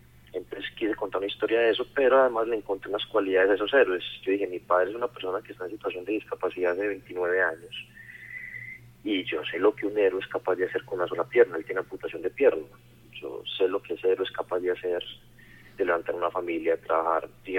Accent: Colombia; nosotros tenemos una capacidad inigualable como colombianos de superar las adversidades

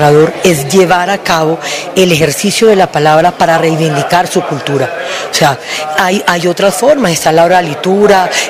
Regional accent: Caribbean Region, Colombia; yo debo de llevar de mi espacio lo que me identifica como ser colombiano, como ser caribe.

